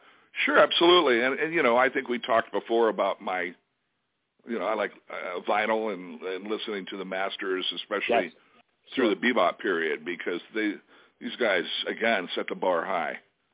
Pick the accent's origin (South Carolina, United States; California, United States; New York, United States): California, United States; Thousand Oaks; and then we end up here in my hometown of Thousand Oaks.